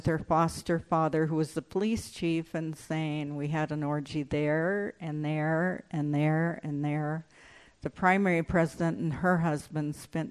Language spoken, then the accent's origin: English; Arizona, United States; I ran into a pharmacist one day in my hometown down in Arizona.